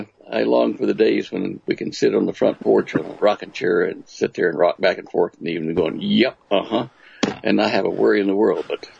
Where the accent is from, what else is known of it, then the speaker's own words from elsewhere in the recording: Dallas, Texas, United States; I didn't recognize even my hometown, their Dallas.